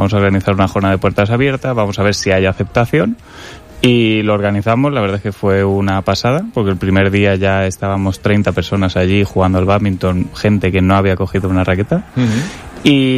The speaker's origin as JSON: {"language": "Spanish", "town": "Albacete", "region": "Castilla-La Mancha", "country": "Spain", "lives_now": "El Campello, Spain", "said": "Yo soy de Albacete, yo empecé allí y me he movido por toda España. Y pues mira, al final la vida me ha traído aquí, me trajo a Campello"}